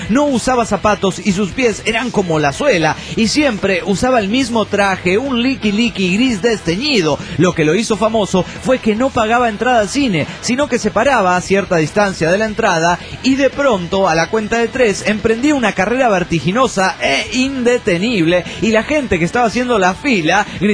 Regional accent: Oaxaca, Mexico; de Oaxaca, México.

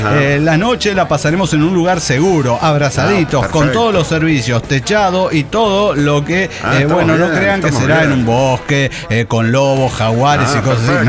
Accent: Perote, Veracruz, Mexico; Con motivo de la primera reunión desintegrada en mi tierra, Perote, Veracruz, México.

